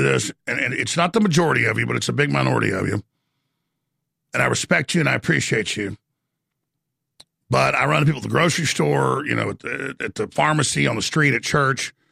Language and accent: English; Dallas, Texas, United States; Whatever reason, where I grew up in Dallas, it just happened a lot.